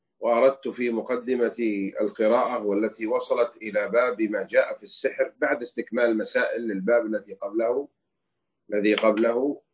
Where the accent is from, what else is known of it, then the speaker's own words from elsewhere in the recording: Saudi Arabia; فهذا يدل على فضل بلادنا المملكة العربية السعودية